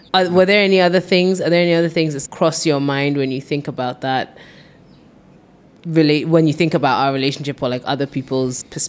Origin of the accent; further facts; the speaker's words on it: Ghana; also born or lived in United Kingdom; As much as we are both Ghanaian